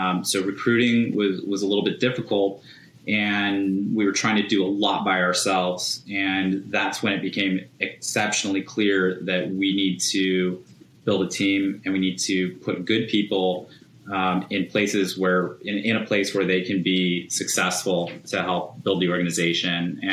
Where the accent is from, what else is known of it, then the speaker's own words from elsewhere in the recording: United States; I don't feel like there's really been a point where just because we're American, we've been shut out of anything.